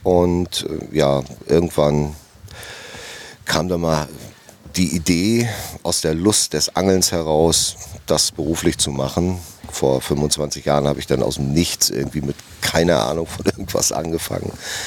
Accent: Wolgast, Mecklenburg-Vorpommern, Germany; born there; Also 1971 in Wolgast geboren, ja … Und aufgewachsen dort in meiner Lieblingsstadt.

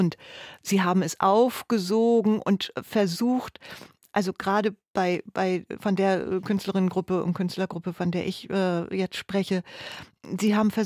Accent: Lower Saxony, Germany; Ich bin in einer Kleinstadt in der Lüneburger Heide groß geworden.

